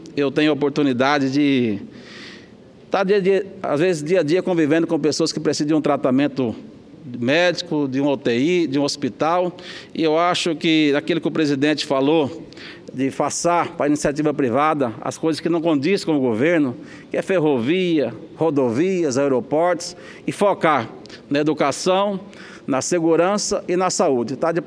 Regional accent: Nova Marilândia, Mato Grosso, Brazil; Quero cumprimentar aos meus conterrâneos lá da minha cidade de Nova Marilândia, Mato Grosso

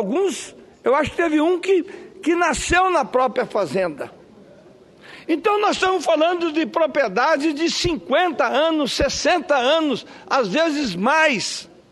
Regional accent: Bela Vista, Mato Grosso do Sul, Brazil; born there; eu sou nascido em Bela Vista, minha querida Bela Vista é uma cidade de fronteira, muito próximo de Antônio João

